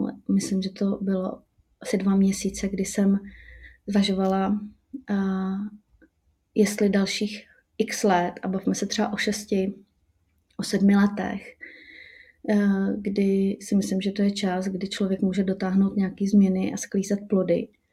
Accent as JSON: {"language": "Czech", "town": "Lužná", "region": "Central Bohemian Region", "country": "Czechia", "said": "protože pocházím z vesnice, z Lužní u Rakovníka"}